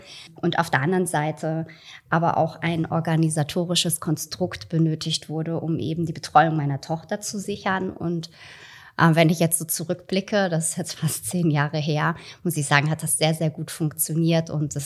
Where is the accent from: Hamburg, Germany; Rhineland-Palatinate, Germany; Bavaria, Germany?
Hamburg, Germany; now in Austria; Grundsätzlich bin ich geboren und aufgewachsen in Hamburg. Ich glaube, jeder, der mit mir ein bisschen länger spricht, hört das sofort, dass da kein richtiger Akzent ist. Ich habe in Hamburg meine gesamte Ausbildung absolviert.